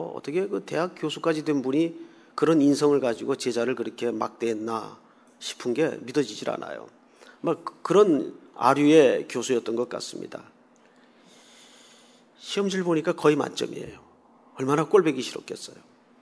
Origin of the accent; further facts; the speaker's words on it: South Korea; now in United States; 난 그냥 한국 사람이니까 이 사인 쓰겠다고.